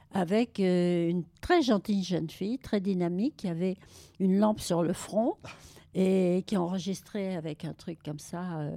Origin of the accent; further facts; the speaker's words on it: Nice, Provence-Alpes-Côte d'Azur, France; also born or lived in Limoges; mon père était nommé à Nice avec son orchestre. Et donc j'ai quitté Limoges, je suis née pour arriver à Nice